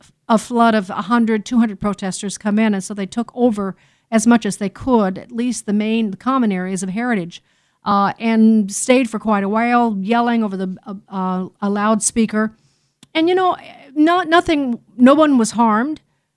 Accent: Chicago, Illinois, United States; And trust me, I'm from Chicago.

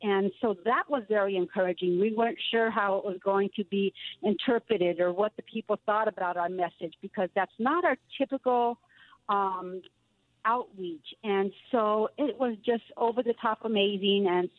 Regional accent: California, United States; I'm from California, so I know, and I'm typically in the churches and talking to evangelicals

